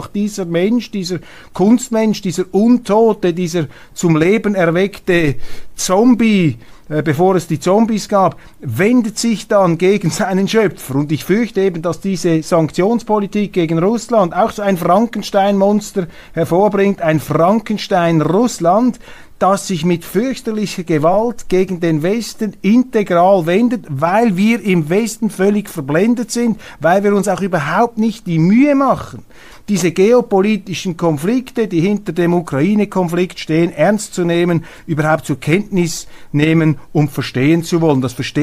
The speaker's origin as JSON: {"language": "German", "country": "Switzerland", "said": "Und deshalb ist die Aufgabe, ist es unser Auftrag als Schweizer heute, diese Schweiz zu leben"}